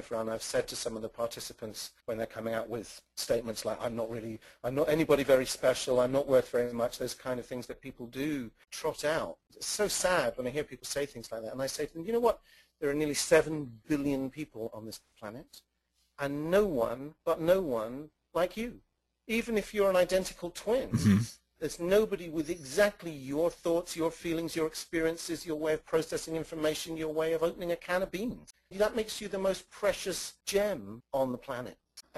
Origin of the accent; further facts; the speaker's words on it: United Kingdom; there we were in England. You listeners can probably tell I'm British, in the 1970s